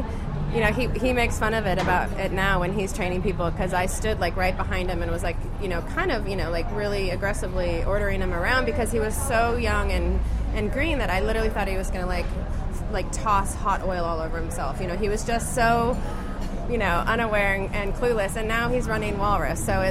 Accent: Woodinville, Washington, United States; I grew up here in Woodinville, actually.

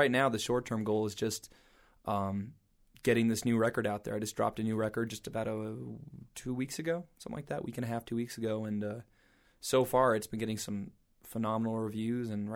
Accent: Montrose, United States; because growing up in Montrose, I've always heard about the festival, you know, because it's kind of the festival in your backyard, so to speak, being so close.

